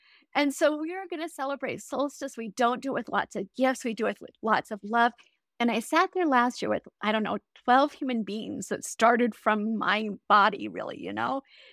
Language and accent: English; Colorado Springs, Colorado, United States; I grew up in Colorado Springs, where the best shopping place for men existed back in the 70s.